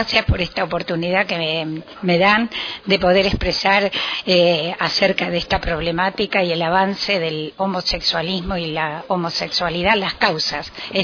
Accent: Argentina; Y tiene organizaciones, por lo menos en mi país, dos organizaciones que trabajan fuertes. Una de ellas, que sigue todas las directivas de la IGLA, es SIGLA en la Argentina.

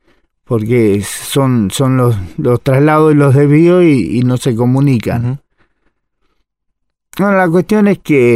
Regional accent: Buenos Aires, Argentina; now in Paysandú, Uruguay; vivo en Paysandú, República Oriental del Uruguay, pero no siempre. Nací en Argentina, me crié en Buenos Aires, tuve una infancia relativamente buena.

